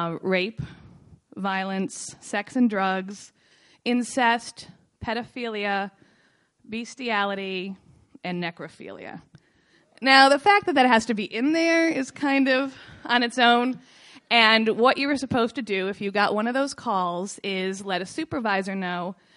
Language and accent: English; Scranton, Pennsylvania, United States; moved away; I was living in Los Angeles because I am from Scranton, Pennsylvania, and I see you escape too. What else do you do if you're from Scranton but leave?